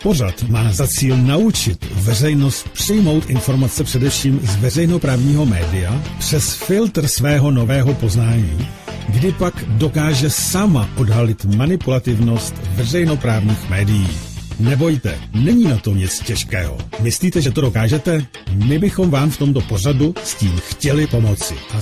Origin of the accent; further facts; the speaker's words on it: Plzeň, Plzeň Region, Czechia; my tu nejsme ve stejném studiu, i když jsme z Plzně všichni. Každý jsme doma prostě, takhle to máme zařízený, jo? Takže nejsme ve stejném studiu, ale každý doma, ale všichni z Plzně.